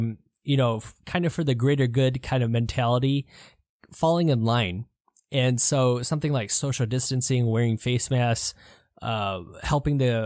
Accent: Ann Arbor, Michigan, United States; this is a research hospital here, actually in my hometown of Ann Arbor, Michigan.

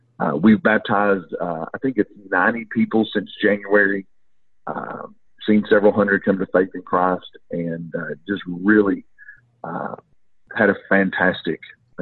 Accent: Long Island, New York, United States; accent: Long Island; now in Georgia, United States; So my Long Island accent will give you away quickly. Obviously, I'm south of the Mason-Dixon line and live in Georgia.

